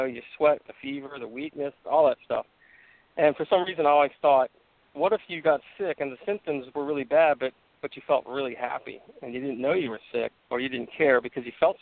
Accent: New Orleans, Louisiana, United States; I was inspired by growing up in New Orleans, going to Mardi Gras

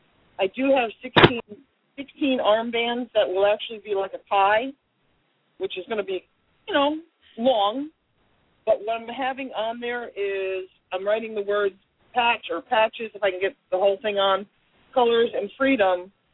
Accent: New York, United States; that was actually in my hometown, Dutchess County, New York. And because it was my hometown

